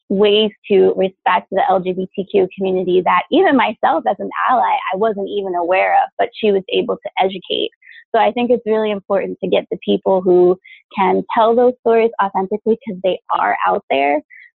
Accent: New York, United States; Like, I grew up on Long Island, you know, I grew up with a pretty wealthy background.

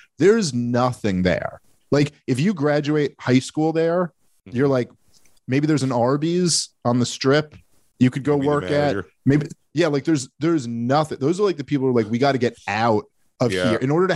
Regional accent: New York City, New York, United States; I'm from New York City and I grew up there my whole life

